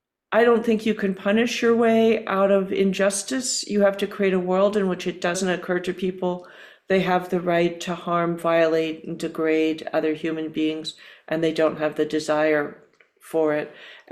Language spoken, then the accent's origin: English; California, United States; I used to be proud of being from the San Francisco Bay Area. Now I'm essentially from Silicon Valley.